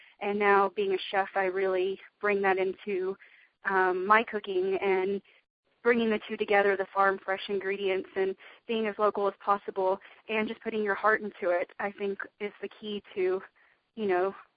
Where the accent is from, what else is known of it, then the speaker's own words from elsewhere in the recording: the South, United States; I grew up in the South, and my dad's family's Southern, and my mom's family's Italian